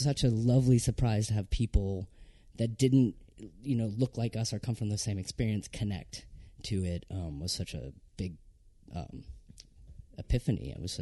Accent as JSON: {"language": "English", "region": "Vermont", "country": "United States", "tie": "born or raised there", "also_born_or_lived": "San Francisco, United States", "said": "I grew up in Vermont, working class, whatever, but I worked at, like, an art house theater for a while"}